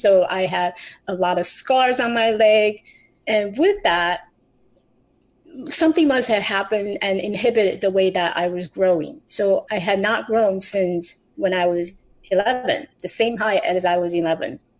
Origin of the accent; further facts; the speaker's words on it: Taiwan; I grew up in Taiwan. I was born in Taiwan.